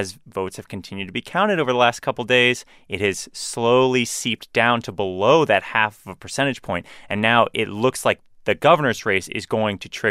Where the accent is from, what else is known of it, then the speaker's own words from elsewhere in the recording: St. Petersburg, Florida, United States; I'm from St. Petersburg, Florida, so I was watching these very, very closely.